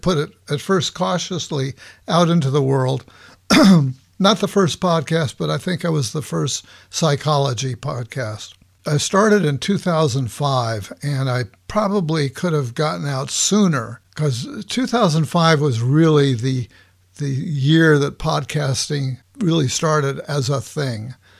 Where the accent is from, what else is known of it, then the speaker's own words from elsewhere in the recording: Los Angeles, California, United States; No. I grew up in Los Angeles.